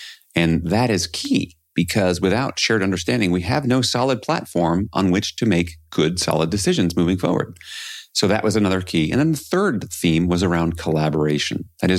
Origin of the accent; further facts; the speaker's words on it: New York City, New York, United States; So I grew up in New York City. It's not so unique.